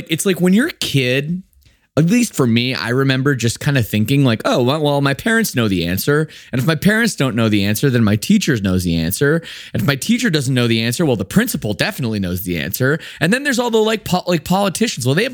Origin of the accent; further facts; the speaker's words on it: Canada; Yeah, we've got our own, like, I don't know, I call it like the minor